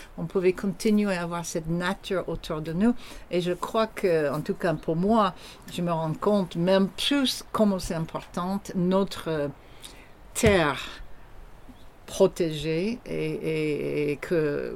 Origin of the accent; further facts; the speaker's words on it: United States; French is a second language; now in France; comme vous pouvez voir avec mon accent, je ne suis pas née en France. Je suis française et américaine.